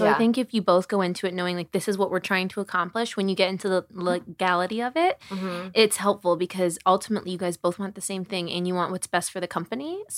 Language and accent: English; Midwest, United States; we're both from the Midwest.